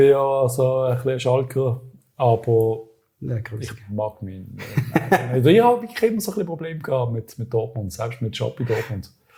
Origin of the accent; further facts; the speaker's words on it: Switzerland; Vielleicht sind wir Schweizer einfach auch so ein bisschen so.